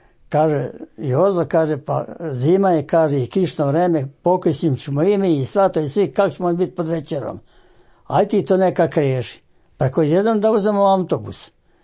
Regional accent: Sirač, Bjelovar-Bilogora County, Croatia; Rođen sam tu u Siraču, školu sam završio tu u Siraču, zanat sam također završio u Siraču, za učenje za kolara

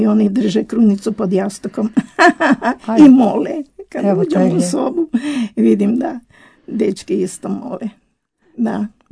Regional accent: Pregrada, Krapina-Zagorje County, Croatia; ja sam tamo iz Zagorja, iz Pregrade. E, tamo sam išla u školu i u crku, pričest, krizmu, tamo sam sve to primila. I odrasla sam u jednoj katoličkoj obitelji

